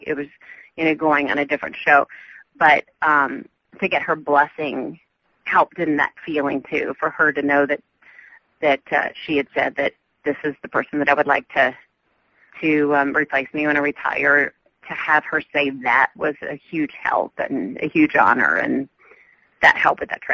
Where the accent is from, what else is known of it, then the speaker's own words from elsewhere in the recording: the South, United States; accent: Southern; Maybe I should insure my southern accent.